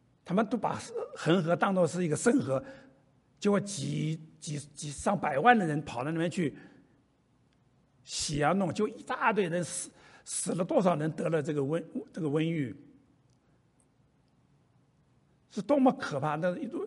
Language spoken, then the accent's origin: Chinese; Taiwan; 我们从台湾来的那更是太多了，每条街每条巷太多的偶像